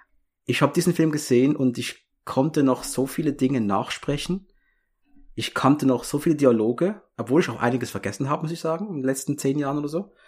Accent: Switzerland; weil ich bin Schweizer.

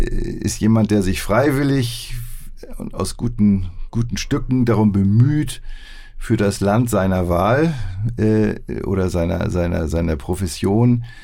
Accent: Hamburg, Germany; Ich bin ein Hamburger.

